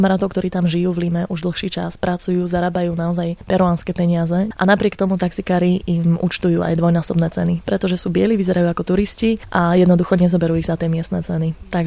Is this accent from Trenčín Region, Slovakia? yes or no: yes; Partizánske, Trenčín Region, Slovakia; ja som z Partizánskeho, ktoré sa pôvodne volalo Baťovany